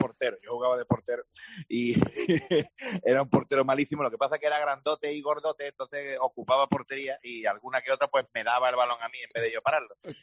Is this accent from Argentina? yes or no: no; Jerez, Andalusia, Spain; me gusta mucho ver las procesiones de mi pueblo, no soy de ninguna hermandad, pero... Me gusta ver el espectáculo de la Semana Santa, me encanta. A mí todo lo que conlleva el ambientazo que se forma aquí en Jerez